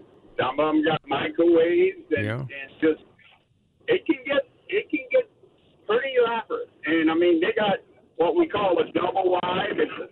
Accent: Louisiana, United States; Then when you get in the rural areas, like I'm from Lafourche Parish, and not to knock Lafourche because it's like that in Terrebonne or anywhere else you go, Covington, the same thing.

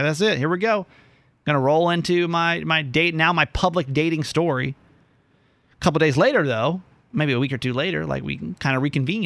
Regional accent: Philippines; Hey, I'm as Filipino as they come, baby.

